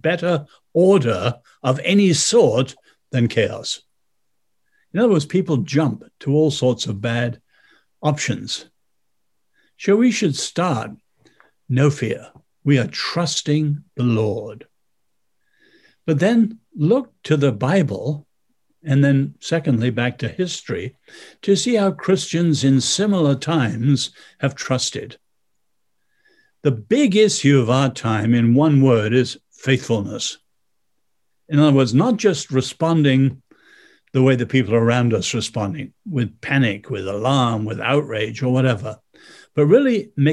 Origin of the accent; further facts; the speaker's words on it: China; Not once in all my 10 years growing up in China did I ever see my parents, who were often threatened, did I ever see them anything but a quiet faith in God.